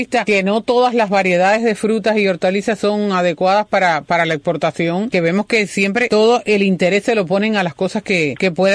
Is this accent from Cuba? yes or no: yes; Las Tunas, Cuba; moved away; yo lo viví en Cuba. El mercado, yo soy de las Tunas y los mercados estaban llenos